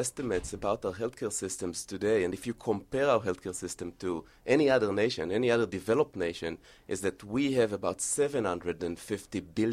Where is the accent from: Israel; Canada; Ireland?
Israel; English is a second language; now in United States; I'm semi-Americanized. I came here from Israel about 12, 13 years ago.